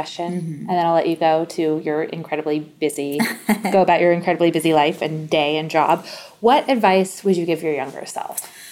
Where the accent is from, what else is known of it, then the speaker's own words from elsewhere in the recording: San Diego, California, United States; technically Midwestern, even though I grew up in San Diego.